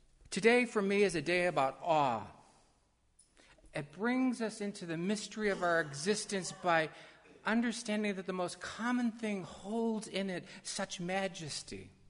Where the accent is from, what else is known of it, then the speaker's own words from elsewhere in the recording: Kansas, United States; born there; I was born in the Smoky Valley along the Smoky River.